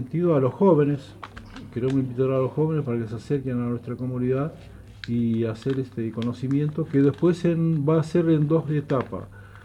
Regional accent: Los Menucos, Río Negro, Argentina; la mayoría de los integrantes de la comunidad Mongué Mamul somos de los Manucos o son de otros lados, pero de la línea

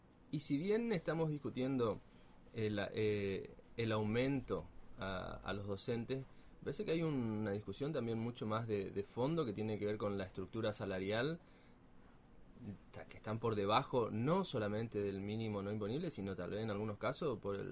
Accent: Empedrado, Corrientes, Argentina; Yo soy de Empedrado y tengo amigos, vecinos que están hace más de 10 años en un listado

